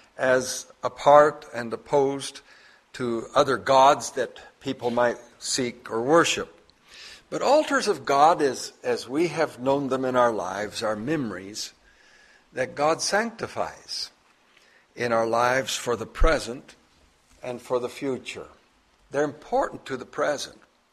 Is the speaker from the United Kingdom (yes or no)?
no; Bolivia; It was in Bolivia. I was born and raised in Bolivia.